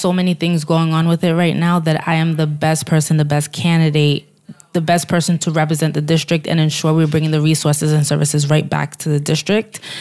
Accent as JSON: {"language": "English", "town": "Brooklyn", "region": "New York", "country": "United States", "tie": "born or raised there", "said": "I was born and raised in East Flatbush, Flatlands area of Brooklyn."}